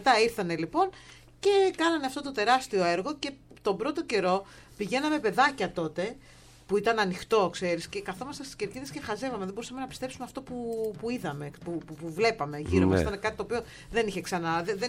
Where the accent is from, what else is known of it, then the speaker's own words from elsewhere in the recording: Chalandri, Attica, Greece; born there; εγώ είχα την τύχη να μένω πάρα πολύ κοντά, γιατί γεννήθηκα στο Χαλάνδριο